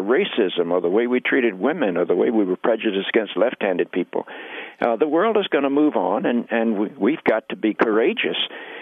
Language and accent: English; the South, United States; But Weldon, I grew up in the South, and I lived through the race battles and the civil rights movement and the desegregation.